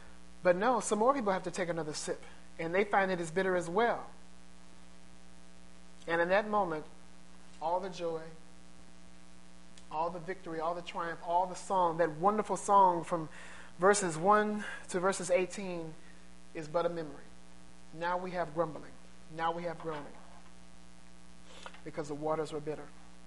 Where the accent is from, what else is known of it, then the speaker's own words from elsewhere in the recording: St. Louis, Missouri, United States; As most of you know, I'm from St. Louis.